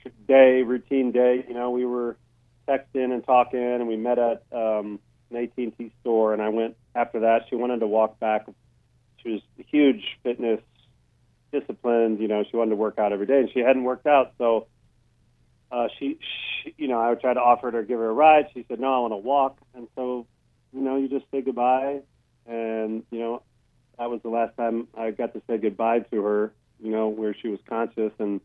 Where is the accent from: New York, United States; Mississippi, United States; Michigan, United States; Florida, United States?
Michigan, United States; You know, I grew up in Michigan. We have a very close-knit family